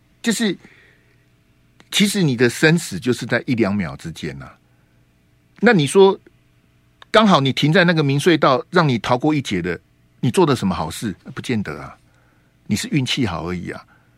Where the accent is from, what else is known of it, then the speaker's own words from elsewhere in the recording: Hualien, Hualien County, Taiwan; 因为我是花莲人，然后我在那边土生土长，所以我的故乡、我的家乡遇到这个事情